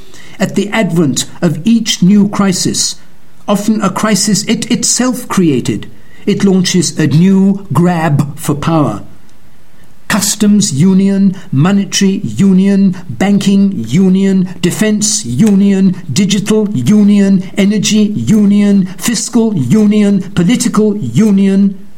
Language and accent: English; United Kingdom; As a British expat, I urge them not to waste it.